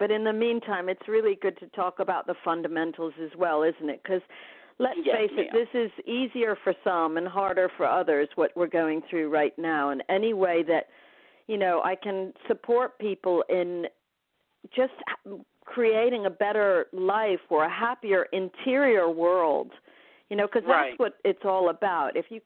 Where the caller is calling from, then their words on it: London, United Kingdom; It's funny, I'm calling from London, but there you go.